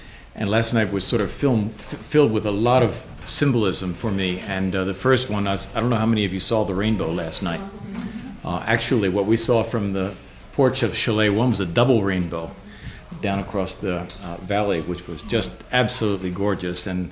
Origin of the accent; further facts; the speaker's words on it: New York City, New York, United States; I'm from New York City.